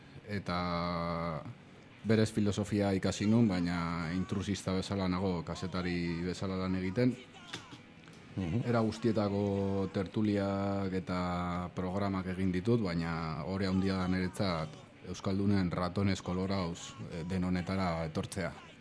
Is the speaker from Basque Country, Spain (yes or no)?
no; Pamplona, Navarre, Spain; born there; Bueno, Iruñan jaio nintzen